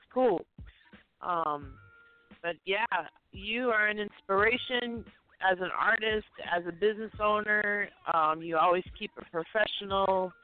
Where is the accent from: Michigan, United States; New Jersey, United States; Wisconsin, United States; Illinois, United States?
Michigan, United States; Detroit; born there; I was born in Detroit, so I always have to show my love and support from my home birth town.